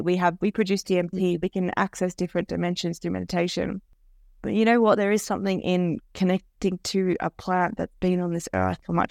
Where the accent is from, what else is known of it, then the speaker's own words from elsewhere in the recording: Melbourne, Victoria, Australia; because I grew up in Melbourne.